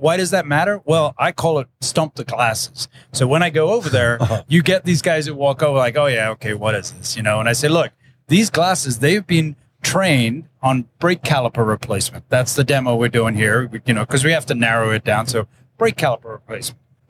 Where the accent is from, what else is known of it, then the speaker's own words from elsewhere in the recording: South Africa; We grew up in South Africa and my dad was an industrial psychologist.